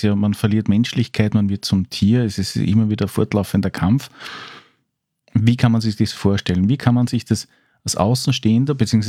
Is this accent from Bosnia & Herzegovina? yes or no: no; Austria; als Österreicher